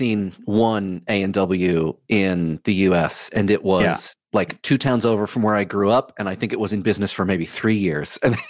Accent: Massachusetts, United States; now in New York, United States; I grew up outside of Boston.

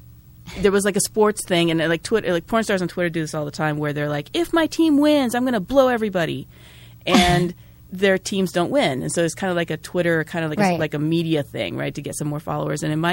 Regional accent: Japan; You know, I'm originally from Japan.

